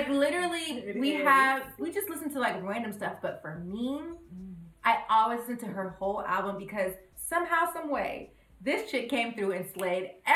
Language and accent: English; California, United States; I am from California.